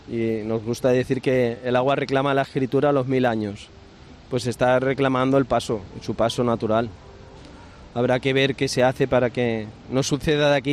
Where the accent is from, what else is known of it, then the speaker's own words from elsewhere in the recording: Alboraya, Valencian Community, Spain; En Alboraya, en mi pueblo natal.